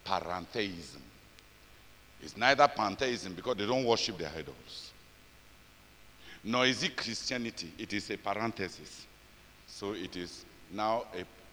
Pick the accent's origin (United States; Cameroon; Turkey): Cameroon; We came from Cameroon. We don't know what works.